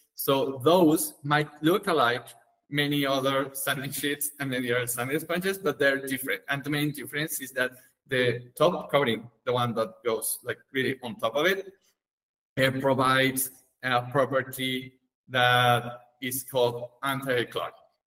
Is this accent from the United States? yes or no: no; Mexico; English is a second language; So I come from Mexico, and back there we rely a lot in gypsum.